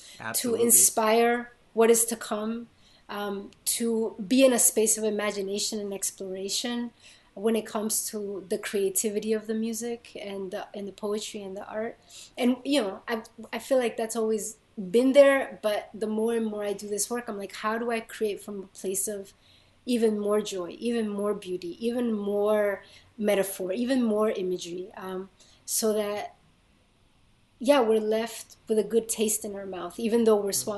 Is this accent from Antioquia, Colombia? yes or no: yes; Medellin, Antioquia, Colombia; Plan Colombia, which is where I'm from. I'm originally from Colombia, Medellin, Antioquia.